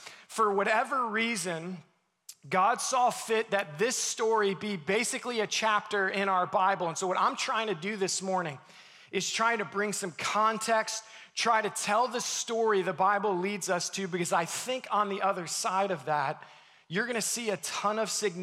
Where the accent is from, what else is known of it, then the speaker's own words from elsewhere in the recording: Pennsylvania, United States; now in Ames, United States; I'm initially from Pennsylvania, came out here to Ames, ultimately to plant a church.